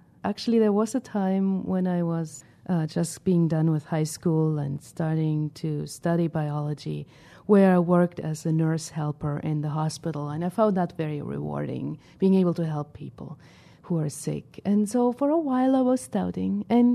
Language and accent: English; Germany; I grew up in Germany. And many Germans, they go down to the Mediterranean, to Spain in summer because they like the sun. And we don't get too much sun in northern Germany.